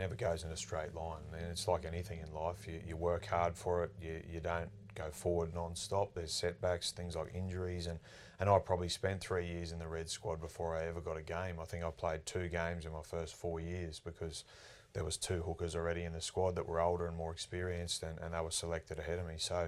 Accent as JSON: {"language": "English", "town": "Rockhampton", "region": "Queensland", "country": "Australia", "said": "It was not about 96 and I came down from Rocky with my dad to go and watch the Wallabies play the All Blacks at the old Lang Park."}